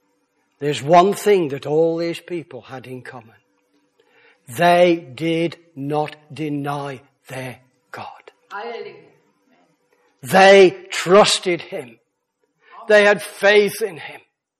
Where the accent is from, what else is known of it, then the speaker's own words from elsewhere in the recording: Birmingham, West Midlands, United Kingdom; You know why I come from Birmingham, Brummagem. Can't hide it, can I?